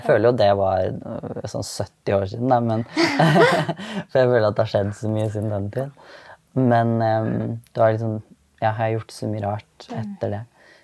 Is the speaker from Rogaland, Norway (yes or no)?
no; Tønsberg, Vestfold, Norway; det var sånn arrangement i Tønsberg der vi er fra